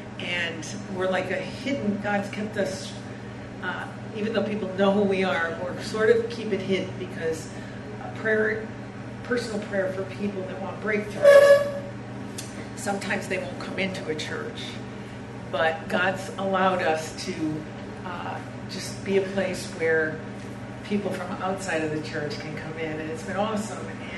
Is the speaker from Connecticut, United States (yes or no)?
yes; Connecticut, United States; I'm from Connecticut and New England, and it's cold there right now.